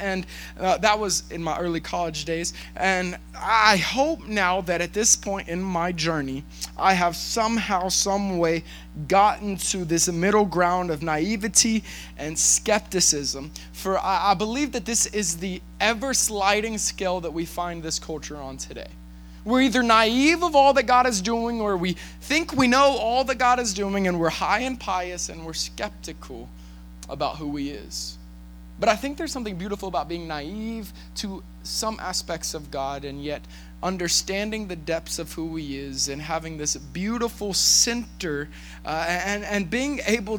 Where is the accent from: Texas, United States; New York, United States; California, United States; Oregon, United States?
Texas, United States; Temple; born there; which, by the way, was only about 30 minutes from where I was born in Temple, Texas.